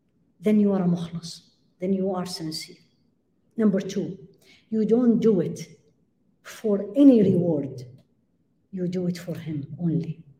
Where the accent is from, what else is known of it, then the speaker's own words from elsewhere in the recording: Midwest, United States; and I am coming from the Midwest, and we live in the United States